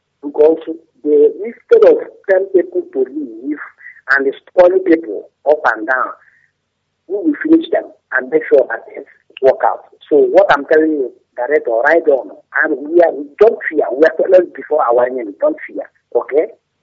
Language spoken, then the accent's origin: English; Umuchukwu, Anambra, Nigeria; Let me know that I'm come from Anambra, Orumba South, Umuchukwu town.